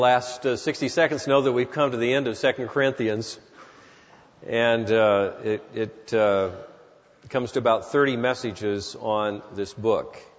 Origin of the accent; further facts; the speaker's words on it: California, United States; I can say that because I come from California.